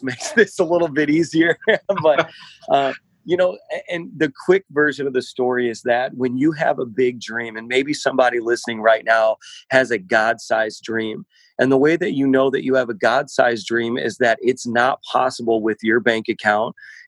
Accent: Indiana, United States; now in New York, United States; And I'm originally from Indiana. I didn't know how true that statement was until I moved from the cornfields of Indiana to the skyscrapers out here in New York.

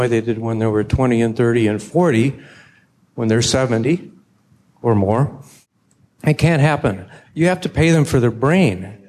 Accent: California, United States; from California. I have a shop in Albany.

